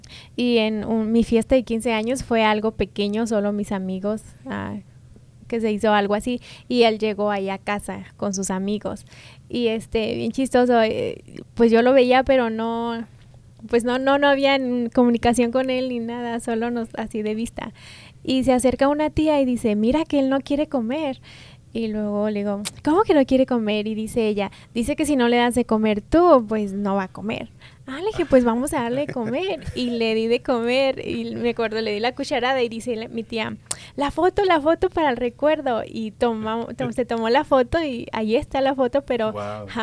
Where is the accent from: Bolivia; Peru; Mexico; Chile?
Mexico; Durango; También soy de Durango, del mismo pueblo de donde es La Villita.